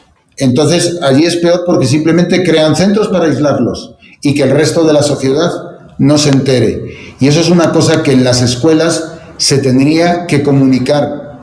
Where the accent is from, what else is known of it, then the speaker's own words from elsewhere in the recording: Spain; sobre todo eso sucede mucho en Europa, en mi país, en España